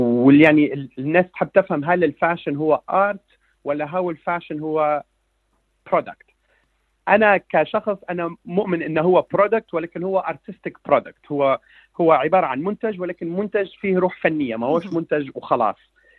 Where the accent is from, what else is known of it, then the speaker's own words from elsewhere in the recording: Libya; أنا مصمم من ليبيا وعشت في ليبيا 20 عام، والروح فيها ليبي بطريقة كبيرة